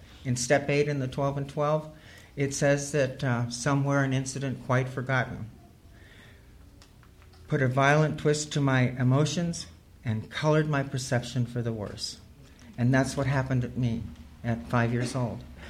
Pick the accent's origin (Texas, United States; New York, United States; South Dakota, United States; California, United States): California, United States; Bakersfield; born there; I was born in Bakersfield.